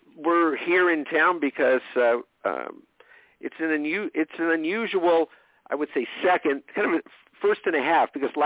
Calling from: Los Angeles, California, United States; From Los Angeles.

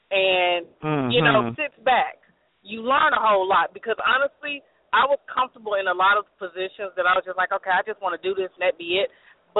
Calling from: Kentucky, United States; calling in from Kentucky.

